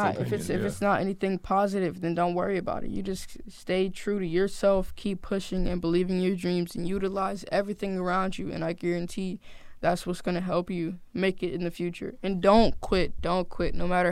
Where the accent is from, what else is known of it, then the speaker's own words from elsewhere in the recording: Orange, New Jersey, United States; I'm originally from Orange, New Jersey, which isn't that far, though.